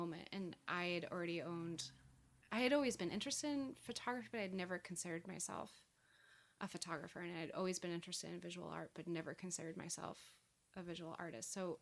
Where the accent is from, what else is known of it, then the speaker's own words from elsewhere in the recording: California, United States; I hadn't seen an autumn in a long time because I came from California.